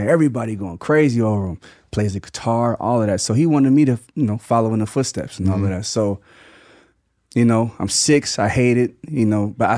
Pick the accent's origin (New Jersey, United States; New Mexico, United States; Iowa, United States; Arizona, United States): New Jersey, United States; Mays Landing; I'm from Mays Landing, New Jersey, which is like 20 minutes from Atlantic City.